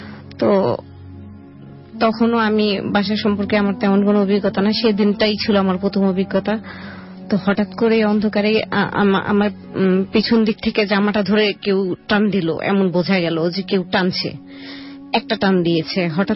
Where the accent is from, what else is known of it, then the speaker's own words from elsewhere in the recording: Dhaka, Dhaka Division, Bangladesh; আমি বাসা ফরিদাবাদ এলাকায়, আমি এখন বর্তমানে লক্ষ্মী বাজার আছি।